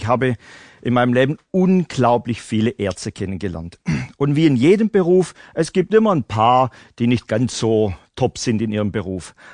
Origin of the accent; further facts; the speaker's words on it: Baden-Württemberg, Germany; man hört es schon in meiner Sprache. Ich weiß, wir sind nicht die beliebtesten, aber ich komme trotzdem aus dem Schwabenland.